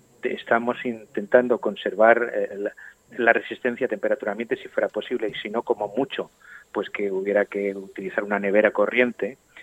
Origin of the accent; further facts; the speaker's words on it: Valencia, Valencian Community, Spain; Me lo vas a decir a mí, que soy un niño de Ruzafa de los años.